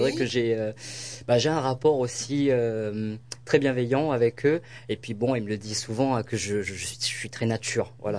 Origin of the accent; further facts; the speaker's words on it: Réunion, France; first language Réunion Creole; je parle créole réunionnais, je suis français et je parle anglais.